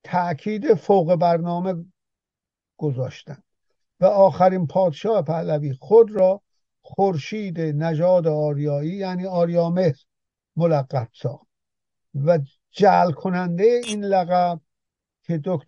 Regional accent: Azerbaijan, Iran; خود من نیز به عنوان یک ایرانی آذربایجانی

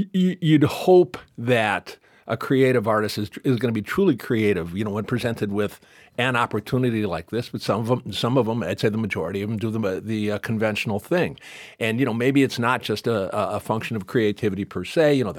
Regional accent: Detroit, Michigan, United States; I grew up in Detroit in the 60s when Motown was at its height

